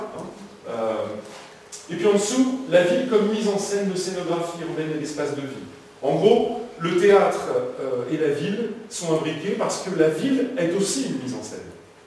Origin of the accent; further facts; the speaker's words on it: Nantes, Pays de la Loire, France; alors je suis nantais